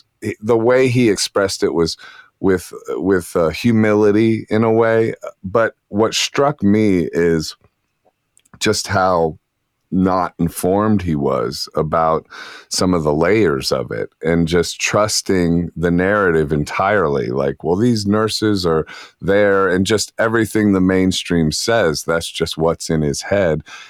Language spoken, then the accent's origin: English; New York, United States; now in Arizona, United States; I identify as a New Yorker, even though I'm in Arizona now.